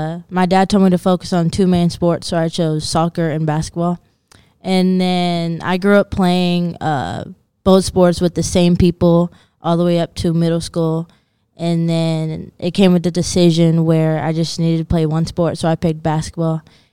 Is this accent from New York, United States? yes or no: no; Kansas City, Kansas, United States; I grew up in Kansas City, Kansas. This little place called Piper.